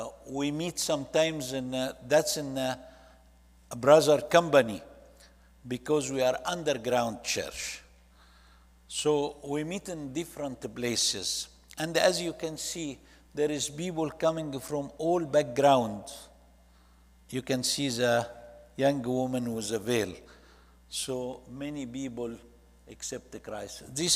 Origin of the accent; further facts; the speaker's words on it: Egypt; I'm from Egypt, and we don't call ourselves Arab. We're Egyptian.